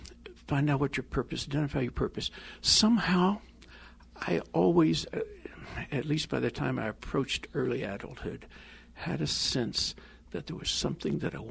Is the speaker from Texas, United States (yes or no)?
yes; Texas, United States; I was born and raised in a little country town in North Texas, and my father became an itinerant Baptist preacher.